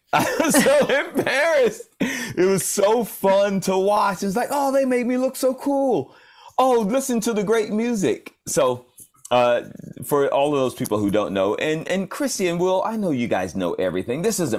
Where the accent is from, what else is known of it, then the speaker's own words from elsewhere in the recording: Georgia, United States; I'm from south of Atlanta. I was born proper in Atlanta, but I'm from the woods down there.